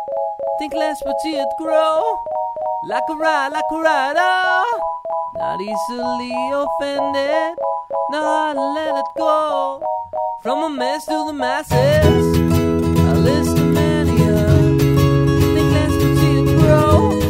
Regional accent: Versailles, Île-de-France, France; English is a second language; growing up in Versailles, there's no scene there.

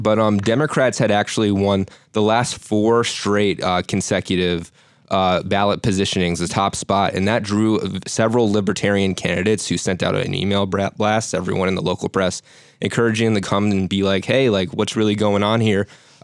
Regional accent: New Jersey, United States; Yeah, I mean, I'm from Jersey myself. I've been to a few Jets and Giants games.

